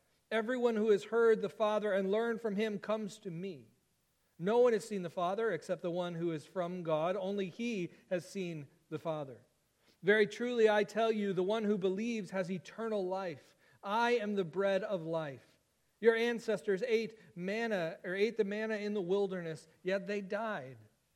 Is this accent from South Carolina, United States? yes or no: no; Wisconsin, United States; most of you know that I grew up in Wisconsin.